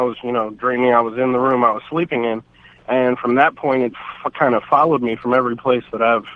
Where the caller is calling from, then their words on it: Charlotte, North Carolina, United States; Charlotte, North Carolina.